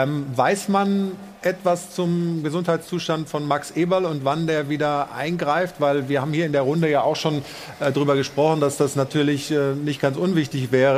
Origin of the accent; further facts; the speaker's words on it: Stuttgart, Baden-Württemberg, Germany; born there; den ich übrigens auch ein bisschen im Herzen trage als gebürtiger Stuttgarter, zum VfB Stuttgart.